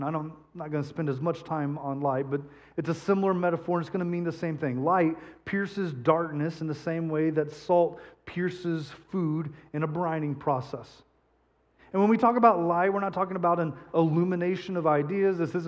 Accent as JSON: {"language": "English", "region": "Texas", "country": "United States", "tie": "born or raised there", "said": "I grew up in West Texas, and I can remember In my young years growing up, my family would drive to southeast New Mexico every year for Thanksgiving."}